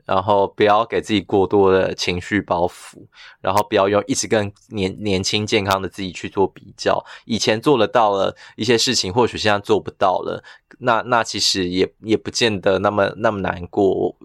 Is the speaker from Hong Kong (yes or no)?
no; Yunlin-Chiayi, Taiwan; 然后我们的家乡都在云嘉，就是很，我们都是云林嘉义的人，然后我们生活地点都很接近